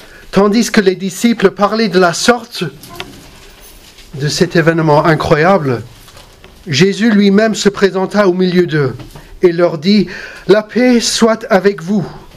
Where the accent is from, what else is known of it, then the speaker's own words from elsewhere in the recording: England, United Kingdom; accent: English; French is a second language; mon accent c'est d'outre-Manche.